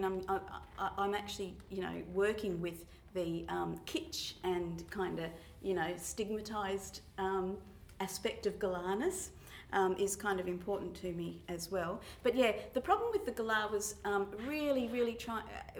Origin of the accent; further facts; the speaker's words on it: Carnarvon, Western Australia, Australia; So I grew up in Carnarvon, which is on the north coast of WA. It's absolutely, you know, really in the middle of nowhere, you know. The nearest town is kind of 500 k's away. You know, it's that kind of remote.